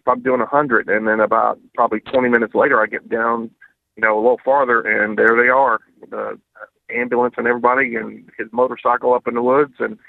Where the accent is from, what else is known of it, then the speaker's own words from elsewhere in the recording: France; now in United States; Well, I was born and raised in France, and I say Lafayette.